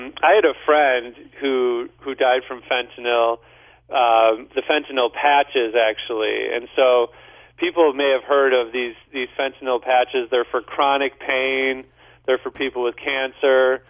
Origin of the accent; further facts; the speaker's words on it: St. Louis, Missouri, United States; I'm from St. Louis too